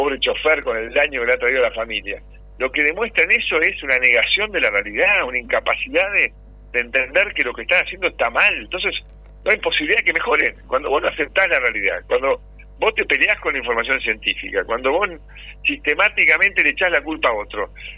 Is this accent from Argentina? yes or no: yes; Argentina; finalmente somos todos argentinos